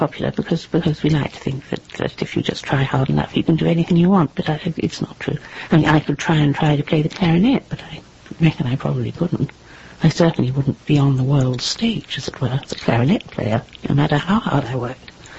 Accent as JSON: {"language": "English", "country": "New Zealand", "tie": "born or raised there", "said": "I was brought up in New Zealand"}